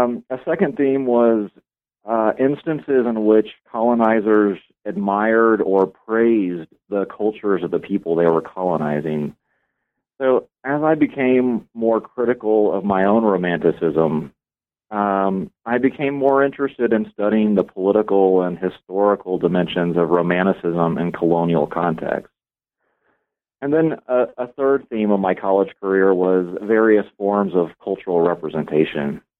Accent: Atlanta, Georgia, United States; I grew up in Atlanta, Georgia, and in high school, I became really fascinated with cultural difference.

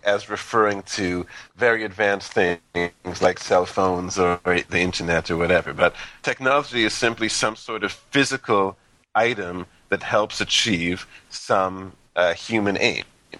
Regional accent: Canada; Is something that you really can't avoid growing up in Canada.

